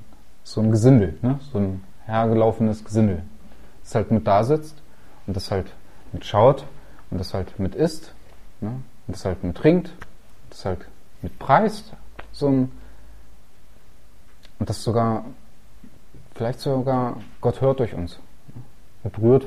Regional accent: Germany; Ich bin Deutscher.

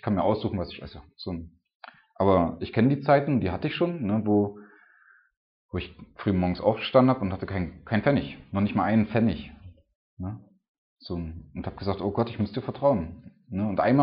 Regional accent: Germany; Wir sind Deutsche, wir sind verwöhnt

